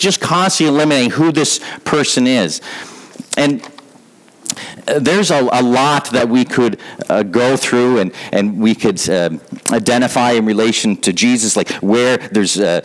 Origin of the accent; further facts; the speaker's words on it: Murray Harbor, Prince Edward Island, Canada; also born or lived in Charlottetown; I was born in Murray Harbor, although I wasn't born in Murray Harbor, I was born in Charlottetown, but then they took me back to Murray Harbor.